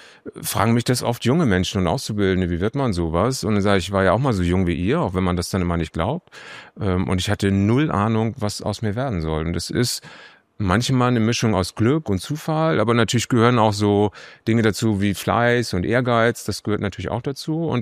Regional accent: Husum, Schleswig-Holstein, Germany; aufgewachsen bin ich in Husum an der Nordsee. Das ist ein sehr strukturschwaches Gebiet. Und da gibt's eigentlich nichts.

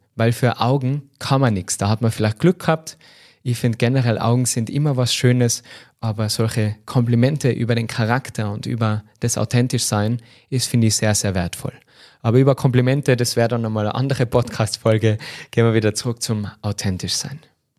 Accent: Tyrol, Austria; accent: Tyrolean; für meinen schönen Tiroler Dialekt.

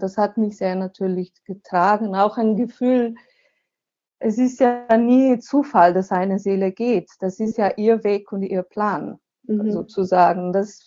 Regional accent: Slovenia; German is a second language; also born or lived in Switzerland / Germany; ich bin ja Slowenin, bin hier aufgewachsen, habe dann eine Weile in der Schweiz und in Deutschland gelebt, aber jetzt lebe ich hier mit meiner Familie, mit meinem Mann. Wir leben hier in Slowenien.

